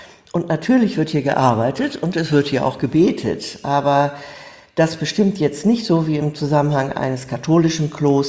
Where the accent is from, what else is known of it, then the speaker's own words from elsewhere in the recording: Bremen, Germany; Ich bin einfach aufgewachsen in Bremen, zur Schule gegangen, habe Abitur gemacht